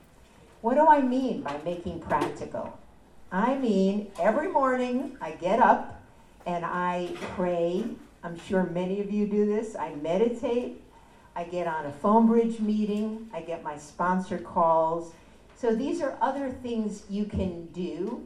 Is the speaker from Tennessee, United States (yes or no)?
no; Las Vegas, Nevada, United States; Hi everybody. I'm from Las Vegas.